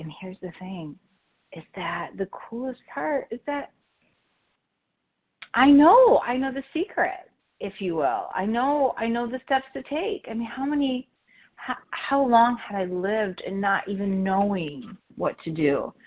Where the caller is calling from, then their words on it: Illinois, United States; I'm calling from Chicago suburbs.